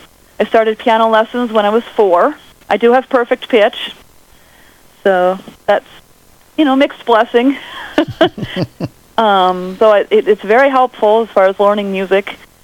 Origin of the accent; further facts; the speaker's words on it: Elmira, New York, United States; I am from Elmira, New York, which is located in upstate New York, and not too far from the state of Pennsylvania. Actually, we're in Chemung County.